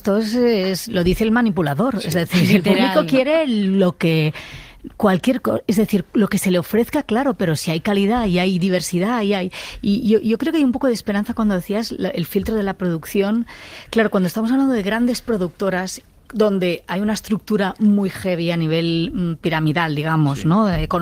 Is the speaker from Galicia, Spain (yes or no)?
no; Extremadura, Spain; es que yo además soy extremeña, ¿sabes?